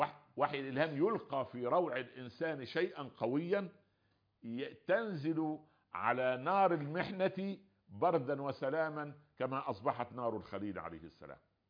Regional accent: Egypt; فمعذرة في المثل العامة عندنا في مصر مثل جميل

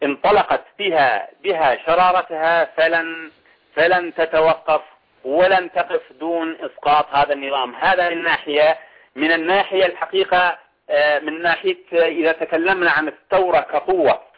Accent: Hama, Hama Governorate, Syria; كما انتفضت مدينتي حماة ودير الزور اللتين لم تتحركا في البداية

